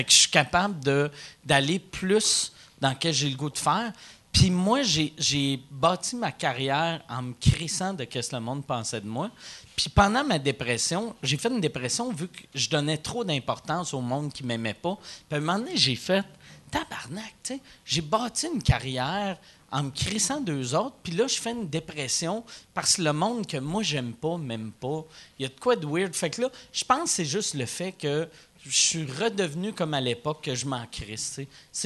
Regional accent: Rosemont, Quebec, Canada; moi, j'ai grandi à Rosemont.

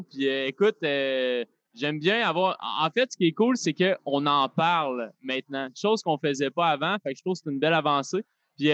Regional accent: Quebec City, Quebec, Canada; Moi, je viens de la ville de Québec, par exemple.

